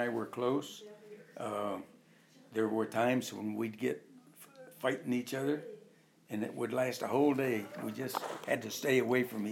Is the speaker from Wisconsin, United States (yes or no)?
no; Groveland Station, New York, United States; born there; I was born in Western New York, about 40 miles southwest of Rochester, New York, in a town called Groveland Station.